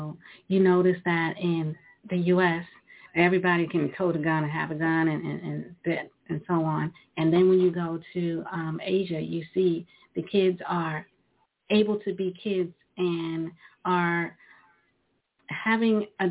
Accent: Brooklyn, New York, United States; Because I grew up in Brooklyn, New York. And the era that I grew up in New York, it was hard.

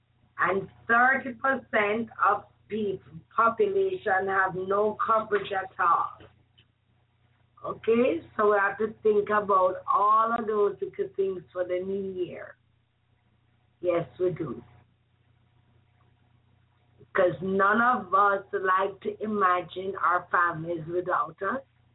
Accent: Jamaica; Yes, I'm from Jamaica.

